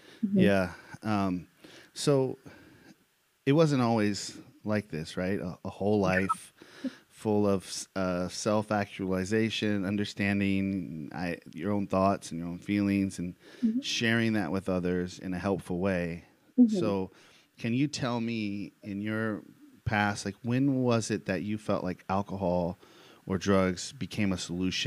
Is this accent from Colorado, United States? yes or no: no; Bakersfield, California, United States; and I grew up in California also, mm-hmm. in Bakersfield.